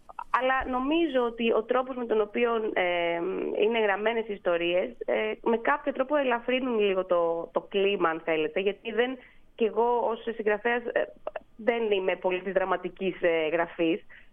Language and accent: Greek; Piraeus, Attica, Greece; αν και εγώ είμαι Πειραιώτισσα.